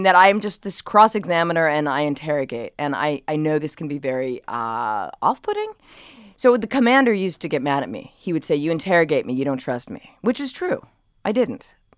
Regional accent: Brookline, Massachusetts, United States; now in New York City, United States; I live in New York City. I'm from Brookline, Massachusetts.

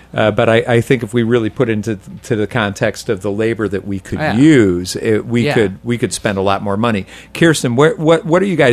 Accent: Chicago, Illinois, United States; Chicago. Hey, I'm from Chicago. I love that.

